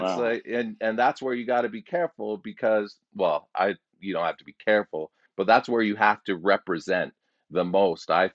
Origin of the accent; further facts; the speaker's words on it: Stouffville, Ontario, Canada; now in Calgary, Canada; I'm originally from Toronto, and I said I grew up in a mostly white town. It's Stouffville. Stouffville is where I grew up for most of my life, and I got the job and I move out to Calgary.